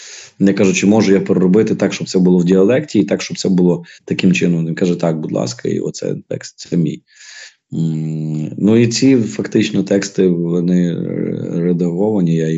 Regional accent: Ivano-Frankivsk, Ivano-Frankivsk Oblast, Ukraine; Ну, я звідси, я з Прикарпаття, тобто я з Франківська. Я не є гуцул, ні. Але я дуже добре знаю цю культуру, я тут виріс, для мене це моя якась рідна історія, я знаю, як тут говорять, я знаю говірки.

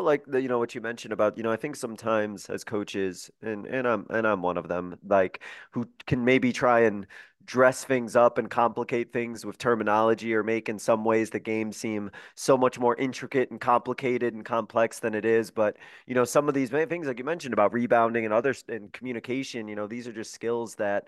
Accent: Illinois, United States; now in Arizona, United States; I grew up in Illinois and I think of the way that the game was played

